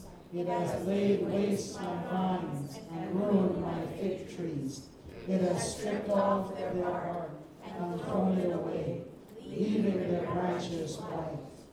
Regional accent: Guyana; When I was growing up in Guyana, South America, my dad and I used to farm.

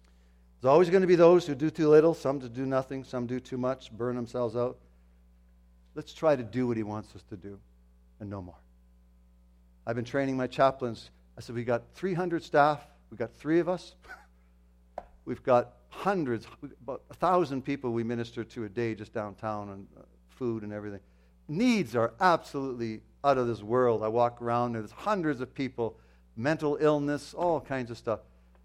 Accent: Coal Branch, Alberta, Canada; So I grew up in the Coal Branch area there

